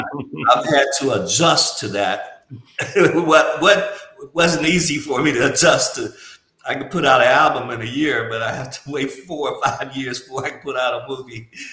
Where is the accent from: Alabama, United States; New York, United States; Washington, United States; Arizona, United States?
Alabama, United States; growing up in Alabama in the 50s and I never went to a black school until my junior year of college.